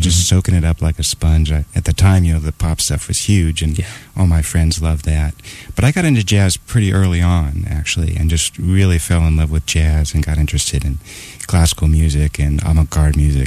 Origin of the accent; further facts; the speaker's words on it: Washington, District of Columbia, United States; also born or lived in New York; I grew up in Washington, D.C., around the suburbs of D.C., and then moved out here about 20 years ago after spending a little time in New York.